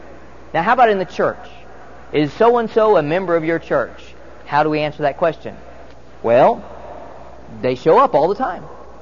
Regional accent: Phoenix, Arizona, United States; When I was a child, I grew up in Phoenix, Arizona, which is a rather warm climate.

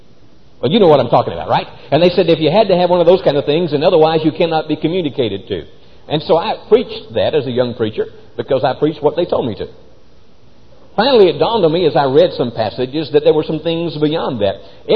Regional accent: Rose Hill, Alabama, United States; I'm originally from Rose Hill, Alabama. Population in 1960 was 160.

